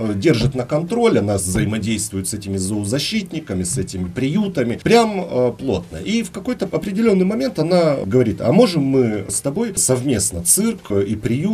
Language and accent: Russian; Rostov Oblast, Russia; Сам я из Ростовской области.